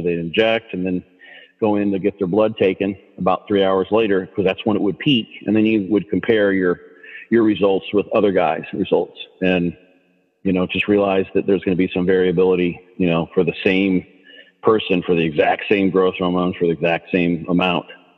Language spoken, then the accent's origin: English; Illinois, United States; I'm from the U.S. I grew up in Illinois.